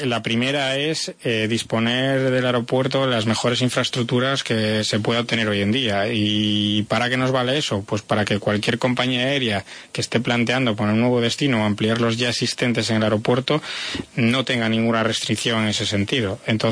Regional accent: Galicia, Spain; Muy gallega porque soy gallego.

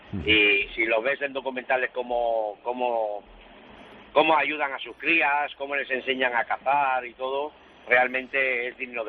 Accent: Barcelona, Catalonia, Spain; now in Madrid, Spain; yo soy, aunque resido en Madrid, soy de Barcelona

